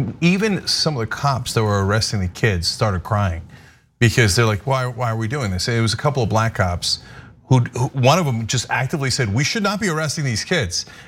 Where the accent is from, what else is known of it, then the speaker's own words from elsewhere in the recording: New Jersey, United States; When we were kids, we used to fight all the time. I grew up in New Jersey.